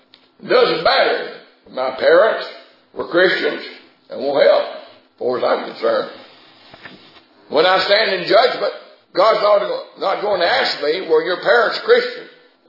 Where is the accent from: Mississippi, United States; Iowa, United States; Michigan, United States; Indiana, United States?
Mississippi, United States; The reason I'm from Mississippi instead of Tennessee is because of that.